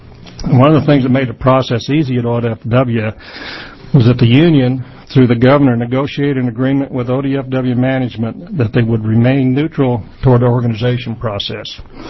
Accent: Beaverton, Oregon, United States; also born or lived in Utah; I'm from Beaverton, Oregon.

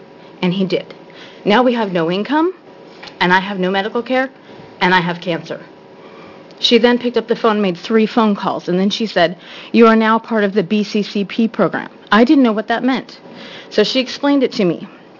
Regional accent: Eugene, Oregon, United States; I'm from Eugene, Oregon, where the hippies roam free.

